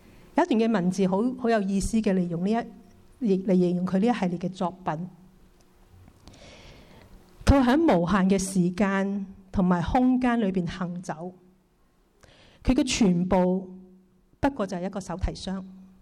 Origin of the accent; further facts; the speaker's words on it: Hong Kong; 那我們香港人算不算是難民呢？